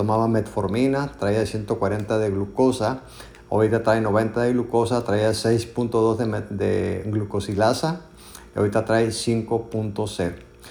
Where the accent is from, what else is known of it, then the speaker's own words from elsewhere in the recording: Mexico; desde la ciudad de La Paz, Baja California Sur, donde yo vivo, en México. No sé en qué país estás, pero pues yo vivo en México, soy mexicano